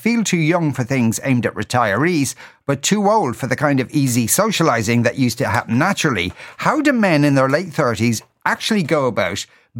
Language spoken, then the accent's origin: English; Clondalkin, Leinster, Ireland; I'm a carpenter from Clondalkin. I married an artist from Williamsburg in Brooklyn.